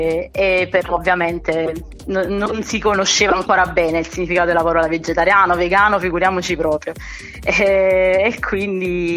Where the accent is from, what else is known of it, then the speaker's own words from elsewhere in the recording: Salerno, Campania, Italy; ho 35 anni e sono di Salerno.